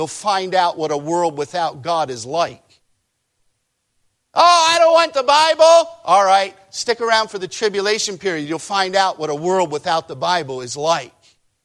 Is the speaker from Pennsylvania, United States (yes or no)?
yes; Pennsylvania, United States; I grew up outside of Philadelphia.